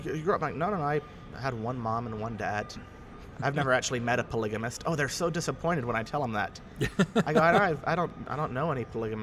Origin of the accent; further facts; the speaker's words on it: Utah, United States; Where are you from? I say I'm from Utah.